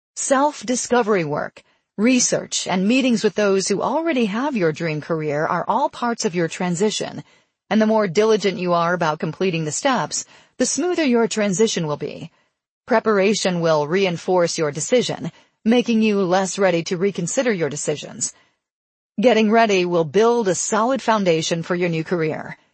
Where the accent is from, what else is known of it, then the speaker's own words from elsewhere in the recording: Poland; English is a second language; I was a news anchor at a local TV station in my hometown in Poland and was earning a nice salary.